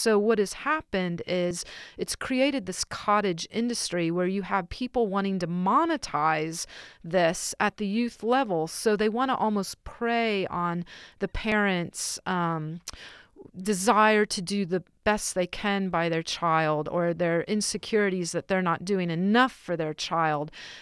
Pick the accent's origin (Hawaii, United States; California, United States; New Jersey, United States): California, United States; Santa Clara; I mean, obviously I was not going to become a ski jumper growing up in Santa Clara.